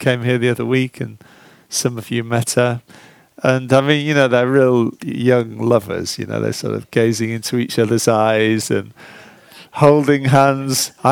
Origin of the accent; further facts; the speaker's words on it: United Kingdom; We're very British, aren't we?